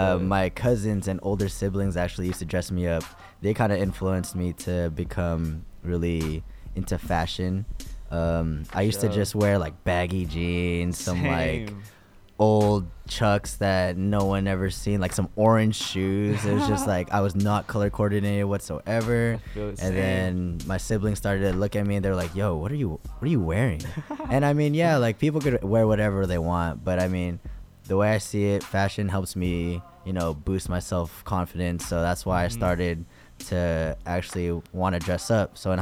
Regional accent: Daly City, California, United States; now in Fairfield, United States; originally, I'm actually from Daly City, California.

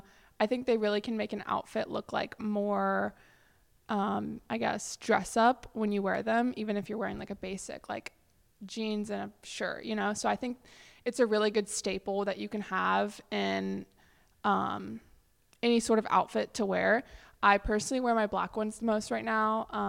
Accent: Charleston, South Carolina, United States; I'm Jazz's roommate and I'm from Charleston, South Carolina.

